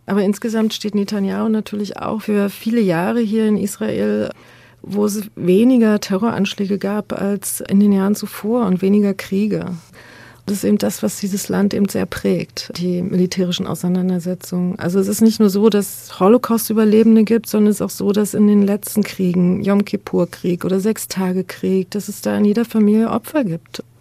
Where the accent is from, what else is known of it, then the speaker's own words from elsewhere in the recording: Berlin, Germany; Also ich komme aus Ost-Berlin, ich komme aus der DDR.